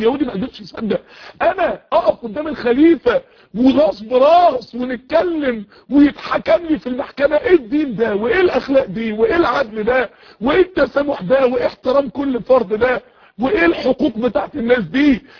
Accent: Egypt

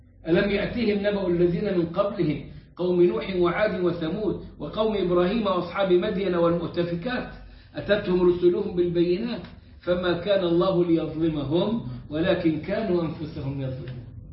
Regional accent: Egypt; حاجات دي حصلت عندنا في مصر على مدى 100 سنة

